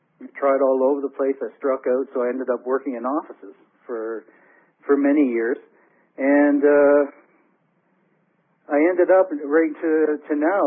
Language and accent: English; Calgary, Alberta, Canada; now in Vancouver, Canada; Well, Alberta, basically. Alberta boy here, Calgary, to be precise. And I've been living here in Vancouver since 1983.